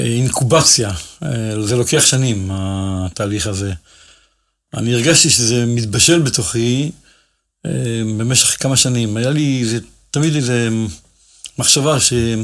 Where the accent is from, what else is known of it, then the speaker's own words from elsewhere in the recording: Jerusalem, Jerusalem District, Israel; אני גדלתי בשטטלך של ירושלים בבתי מונקאט, שזה נמצא בין מחנה יהודה לשער חסד, באמצע הדרך.